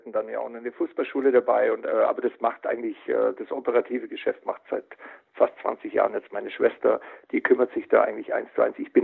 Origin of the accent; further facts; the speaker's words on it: Bavaria, Germany; ich bin hier im Allgäu aufgewachsen und habe sämtliche Sportarten gemacht, was es überhaupt gab.